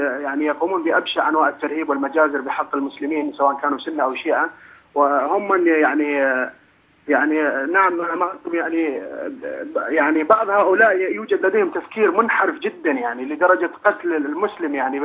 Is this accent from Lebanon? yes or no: no; Bahrain; أنا من البحرين